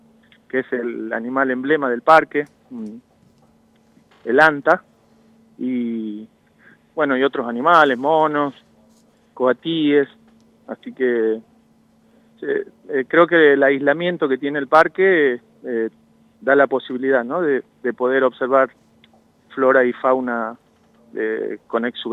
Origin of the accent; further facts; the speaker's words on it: Salta, Argentina; un norteño, soy salteño de nacimiento, criado ahí